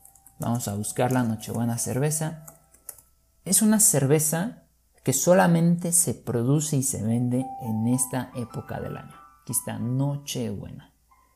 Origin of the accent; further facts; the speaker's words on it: Guerrero, Mexico; Mi familia, es decir, mis padres, mis hermanos y yo pasamos Navidad en un pequeño pueblo en Guerrero, que es. Ese es el lugar de donde yo soy, es donde yo nací.